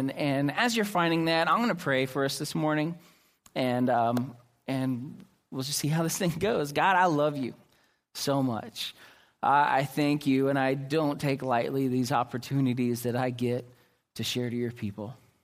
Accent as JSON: {"language": "English", "region": "Oklahoma", "country": "United States", "said": "because I'm from Oklahoma as well"}